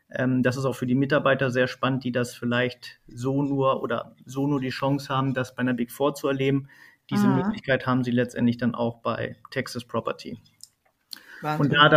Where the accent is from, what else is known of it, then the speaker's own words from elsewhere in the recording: Hanover, Lower Saxony, Germany; im Raum Hannover, da ist sozusagen meine Heimat